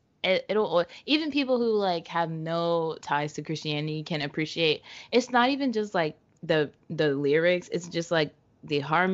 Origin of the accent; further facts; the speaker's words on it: Southern United States, United States; I guess I kind of had the same type of experience where we're from the South.